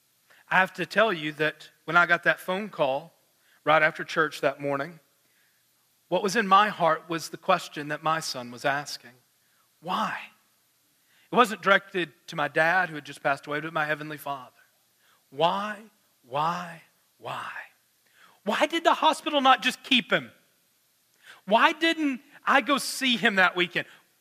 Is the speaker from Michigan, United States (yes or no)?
no; Arkansas, United States; See, in my hometown, it is a small town there in Arkansas, about 1,263 people, about, right?